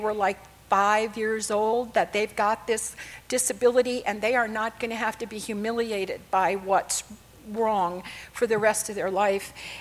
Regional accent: Chicago, Illinois, United States; born there; now in Texas, United States; I was born in Chicago. That's why I don't sound like I'm a Texan. I've only lived in Texas 36 years, and the only word I've learned so far is y'all.

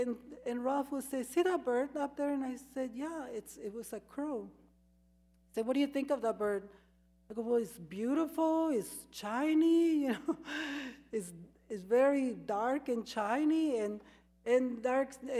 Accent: Mexico; English is a second language; I'm from Mexico, I can't speak English.

